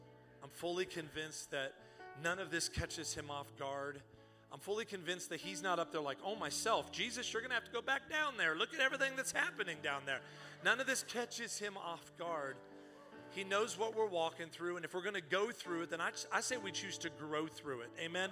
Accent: Texas, United States; I'm from Texas, and we can't meet.

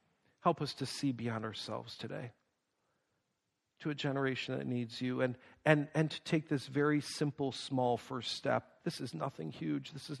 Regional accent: Buffalo, New York, United States; some of you don't know, I'm from Buffalo. We don't close, all right?

